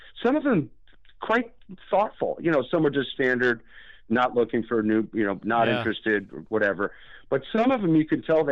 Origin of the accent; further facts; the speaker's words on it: Holyoke, Massachusetts, United States; in that area around my hometown of Holyoke, there's a lot of colleges.